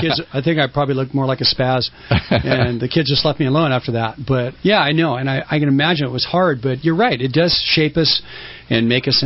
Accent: Costa Mesa, California, United States; No, I remember as a kid growing up in Costa Mesa here

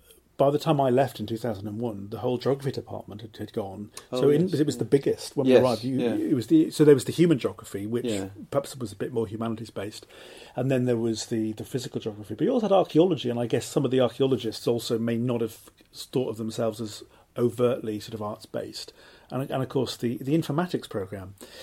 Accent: Cardiff, Wales, United Kingdom; I'm from Cardiff, yes, so I went from one city, but in Wales.

